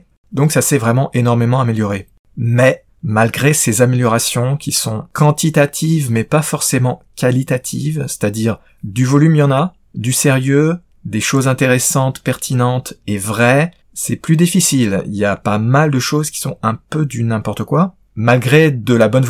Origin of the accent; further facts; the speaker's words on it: France; étant donné que je suis français et que je vis en France, et plus précisément en Île-de-France